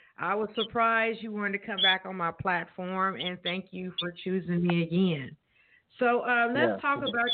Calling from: Evansville, Indiana, United States; I am calling in from Evansville, Indiana.

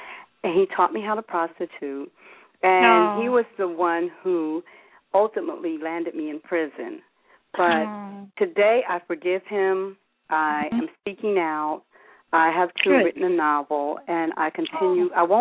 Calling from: New Jersey, United States; I'm calling from New Jersey

